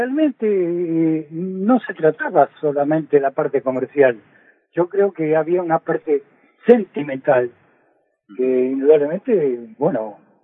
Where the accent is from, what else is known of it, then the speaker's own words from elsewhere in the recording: Argentina; Como argentinos y como rancheros.